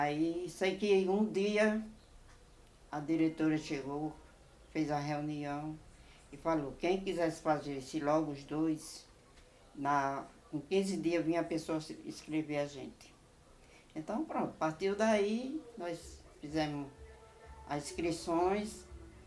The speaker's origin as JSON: {"language": "Portuguese", "town": "Caraúbas", "region": "Rio Grande do Norte", "country": "Brazil", "tie": "born there", "said": "Eu nasci em Caraúvas, cedo do 2 de 48"}